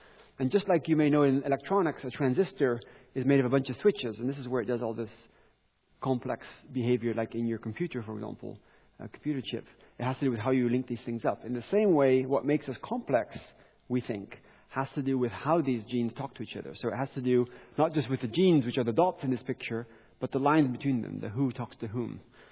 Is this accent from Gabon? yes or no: yes; Gabon; So I grew up in Gabon in Central Africa